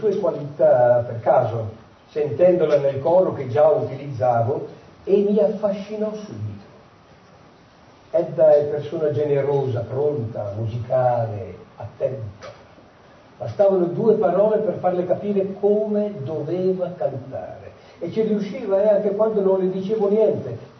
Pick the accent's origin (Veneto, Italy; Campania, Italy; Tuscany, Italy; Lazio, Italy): Lazio, Italy; Rome; Io sono romano, amo la mia città